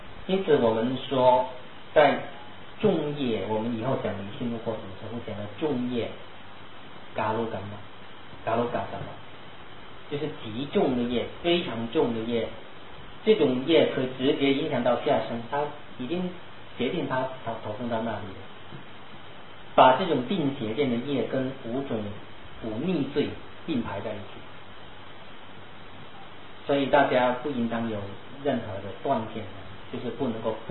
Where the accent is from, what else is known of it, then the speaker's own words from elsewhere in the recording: China; 中华民族，我们中国人很多认为的